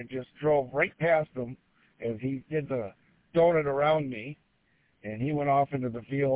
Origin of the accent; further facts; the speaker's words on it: Michigan, United States; I'm from Michigan. This is normal.